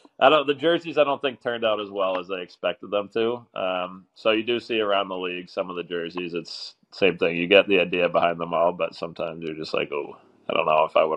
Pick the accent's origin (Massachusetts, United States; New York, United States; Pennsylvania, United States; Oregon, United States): Massachusetts, United States; I grew up in Massachusetts, not too far away. And I used to grow up going to the Worcester IceCats games